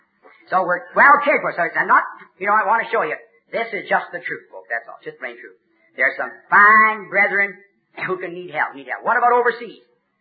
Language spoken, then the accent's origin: English; Canada; born there; I'm a Canadian by birth.